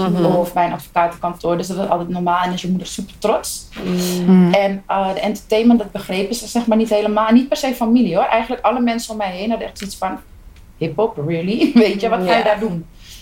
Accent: Almere, Flevoland, Netherlands; Ja, Almere.

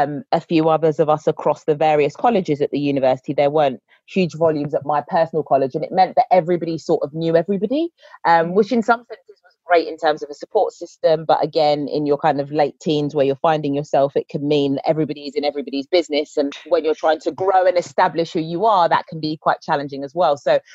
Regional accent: London, United Kingdom; So my family came to the UK from Sierra Leone. So very much representing West Africa, born and brought up in terms of most of my childhood and adult life in Southeast London.

